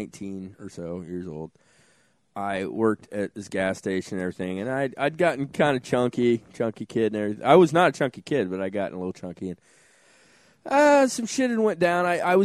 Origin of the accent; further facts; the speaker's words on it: Ohio, United States; moved away; I was born in Ohio, but I moved out of Ohio in the late 80s. And Stu and I both moved. Well, I moved back to Ohio.